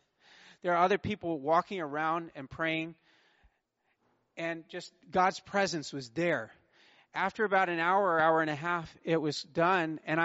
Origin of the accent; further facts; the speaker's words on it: Orlando, Florida, United States; I come from Orlando, Florida. Our heat and humidity during the summer is literally oppressive.